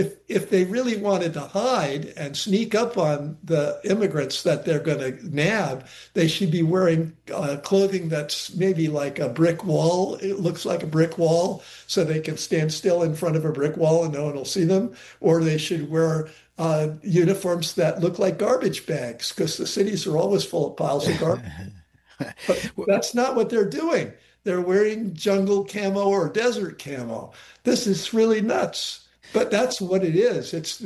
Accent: Connecticut, United States; Connecticut, my home state

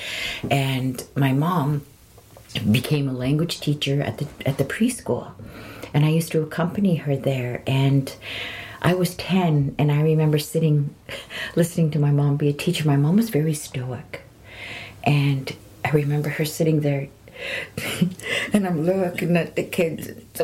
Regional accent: Penticton, British Columbia, Canada; I was raised on the Penticton Indian Reserve. I came to Penticton in 1966. My grandmother brought my brother and I here.

